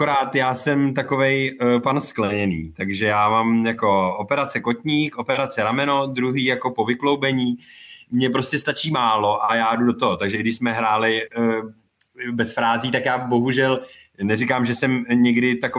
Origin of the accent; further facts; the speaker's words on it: Karlovy Vary, Karlovy Vary Region, Czechia; on se přestěhoval zpátky do Prahy, my jsme z Karlových Varů